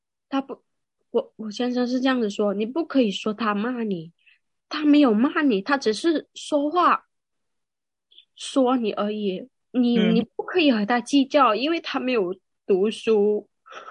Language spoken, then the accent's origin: Chinese; Taishan, Guangdong, China; moved away as an adult; now in New York, United States; 然后我们都是广东人了、啊、我们是广东台山了